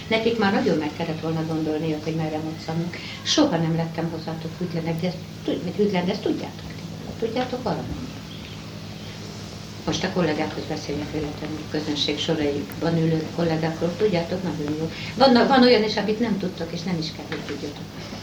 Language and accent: Hungarian; Debrecen, Hajdú-Bihar, Hungary; moved away as an adult; now in Budapest, Hungary; hozzámentem egy pesti emberhez, feleségül, Pesten maradtam, oda kötött az új család, de tessenek megérteni, hogy Debreceni vagyok